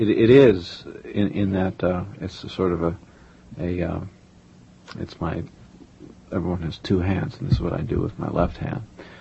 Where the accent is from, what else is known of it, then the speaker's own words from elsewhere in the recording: New York City, New York, United States; born there; I always say I was born here, or I was born in Manhattan.